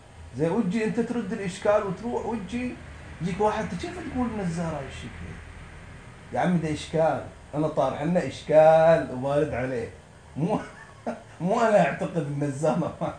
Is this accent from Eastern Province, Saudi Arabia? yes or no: yes; Qatif, Eastern Province, Saudi Arabia; وإحنا الحين تعال زينة في البلد عندنا في القطيف